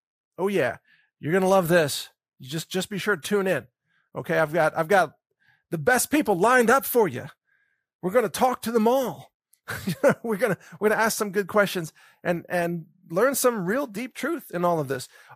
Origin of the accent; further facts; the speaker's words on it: Texas, United States; And I can say that because I'm a Texan.